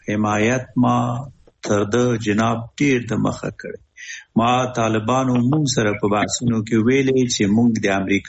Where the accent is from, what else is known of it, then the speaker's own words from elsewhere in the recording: Afghanistan; now in Japan; مونږ هم د جاپان نه یو مونږ هم افغانان یو